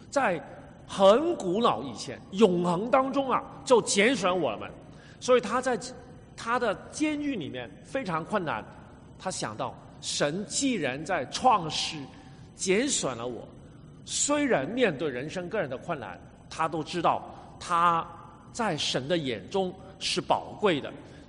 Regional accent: Hong Kong; 我们来自香港吧

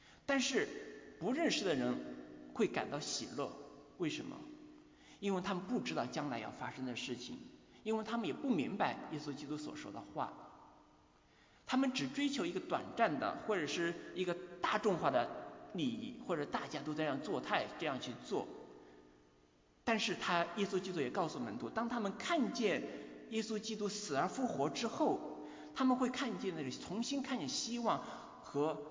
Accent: China; 我们中国人说的十月怀胎所经历的胎儿在腹中成长给自己带来的酸甜苦楚自己最清楚

